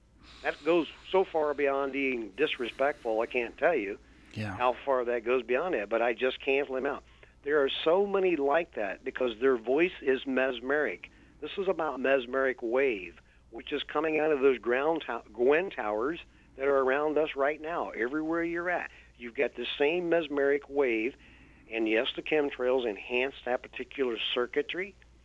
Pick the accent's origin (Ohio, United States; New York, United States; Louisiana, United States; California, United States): Ohio, United States; Dayton; I grew up around the Dayton area